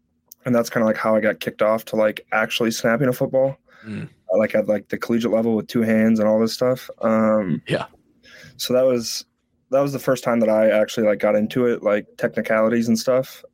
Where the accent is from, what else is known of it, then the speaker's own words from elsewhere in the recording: Neenah, Wisconsin, United States; Neenah, Wisconsin, yep.